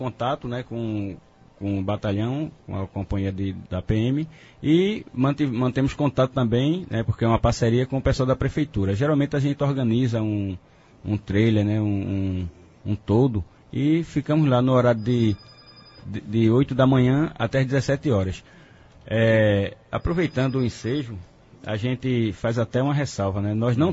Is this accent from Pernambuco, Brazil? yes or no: yes; Recife, Pernambuco, Brazil; Nós somos de Recife, realmente estamos na cidade de Itabira